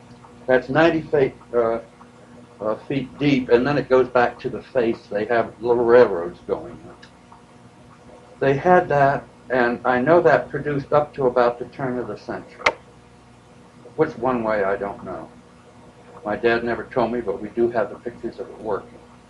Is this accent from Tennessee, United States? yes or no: no; Atlantic City, New Jersey, United States; born there; My mother was a nurse, and I was born in Atlantic City, New Jersey.